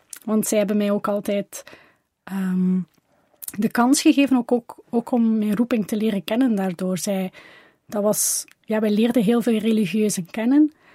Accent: Deinze, East Flanders, Belgium; Ik kom van Deinzen, dus dat is een half uurtje rijden.

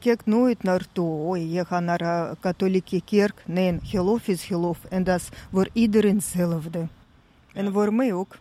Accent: Vladikavkaz, North Ossetia–Alania, Russia; Dutch is a second language; now in Belgium; Ik ben van Kaukasusgebergten, van Vladikavkaz. We hebben mooie bergen daar ook.

